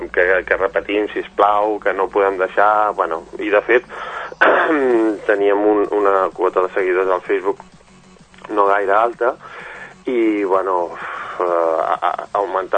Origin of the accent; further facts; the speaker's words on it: Sabadell, Catalonia, Spain; now in Girona, Spain; jo que soc de Girona, bueno, que visc a Girona perquè soc de Sabadell